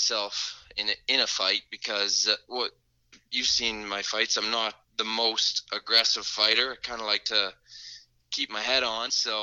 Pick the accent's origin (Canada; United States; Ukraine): Canada; New Liskeard, Ontario; I think I always kind of, from growing up in New Lisker too, all my buddies and us, we always used to wrestle, and we kind of grew up like that.